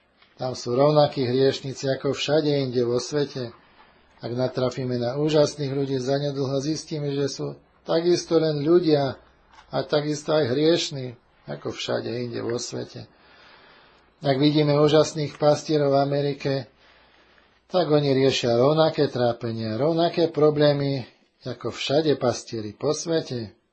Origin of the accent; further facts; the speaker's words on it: Žilina Region, Slovakia; born there; Ak som sa narodil na Orave, tak ma znovu zrodil na Orave